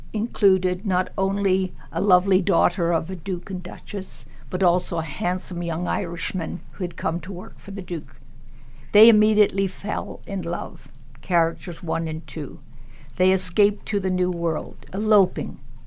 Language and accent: English; Ontario, Canada; It was all that I had missed by growing up in Ontario, where there was not a Newfoundland father for me to cuddle into and to have stories told.